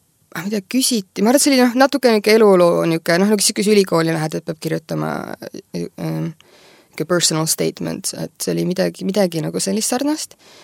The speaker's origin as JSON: {"language": "Estonian", "region": "Saare County", "country": "Estonia", "said": "isegi kui väljamaal küsitakse, kus sa pärit oled, et siis on eestlane, aga ma olen saarlane selles suhtes, et kunagi pensioni pole saaks ikkagi vähemalt nagu Saaremaal tagasi saada"}